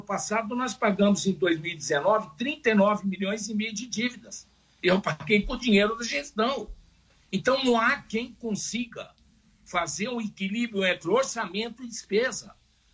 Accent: São Paulo, Brazil; sou de São Paulo, mas sou santista tanto quanto eles

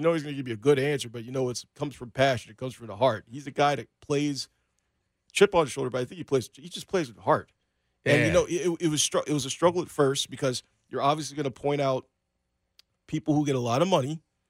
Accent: Kansas City, United States; We're like, "Yeah, we're from Kansas City."

